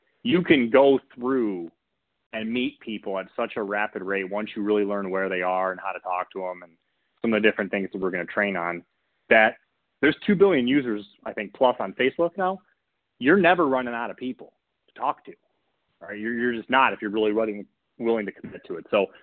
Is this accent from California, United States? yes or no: no; Michigan, United States; Brian mentioned I'm from Michigan.